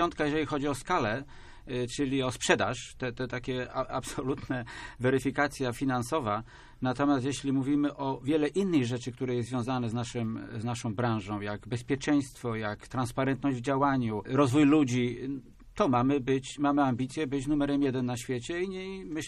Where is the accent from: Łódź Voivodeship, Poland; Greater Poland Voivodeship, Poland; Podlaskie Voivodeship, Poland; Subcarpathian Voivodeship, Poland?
Greater Poland Voivodeship, Poland; Poznań; born there; also born or lived in Leszno; Formalnie urodziłem się w Poznaniu, w związku z tym, gdy spojrzymy w dowód osobisty, no to się już to nie zmieni. Gdyby spojrzeć z perspektywy, co tam u mnie w sercu, no to już Leszno oczywiście, no bo już ponad 30 lat jestem w Lesznie.